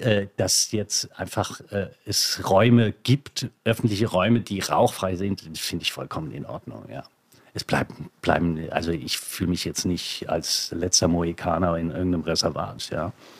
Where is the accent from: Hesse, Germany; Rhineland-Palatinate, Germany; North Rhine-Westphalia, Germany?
Rhineland-Palatinate, Germany; Die einzige Berührung mit Wein war meine, da wo ich groß geworden bin, an der Mosel.